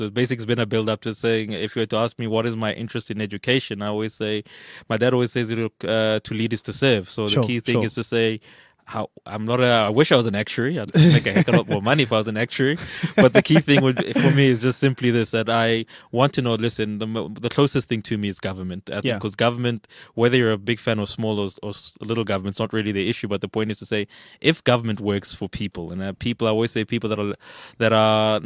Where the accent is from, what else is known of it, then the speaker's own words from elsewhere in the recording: Everton, Gauteng, South Africa; I come from an area in the Vaal called Everton, which is one of the second, if not the third, oldest township in South Africa.